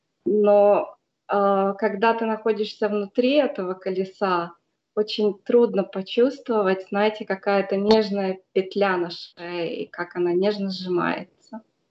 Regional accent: Ternopil, Ternopil Oblast, Ukraine; moved away as an adult; now in United States; Я родом из Украины, город Тернополь. Я там родилась, выросла в 2003 году, мне было 24 года, я уехала в США вслед за мужем и его семьей. И с тех пор я живу и работаю здесь.

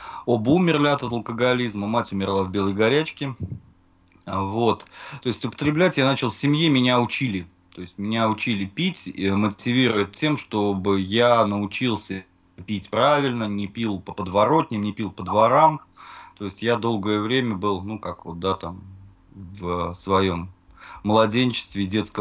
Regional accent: Samara, Samara Oblast, Russia; born there; Я родился в Советском Союзе, в городе Куйбышев. Мне на сегодняшний день 39 полных лет.

